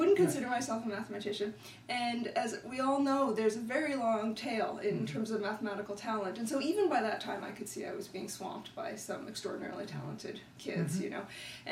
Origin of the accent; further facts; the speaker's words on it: Ontario, Canada; moved away as an adult; I grew up in Canada, so I lived in mostly in Ontario until I was 23 when I went to grad school at Stanford.